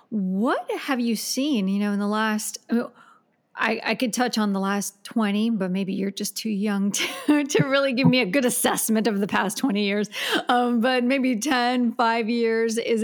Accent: Miami, Florida, United States; now in Gainesville, United States; I'm from Miami. It was like kind of the same thing right now, even Gainesville. I'm in the outskirts right now of Gainesville

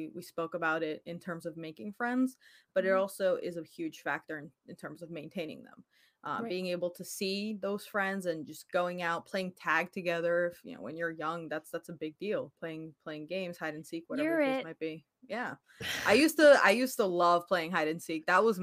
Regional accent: Poland; I grew up in Poland, and I would go there every single summer.

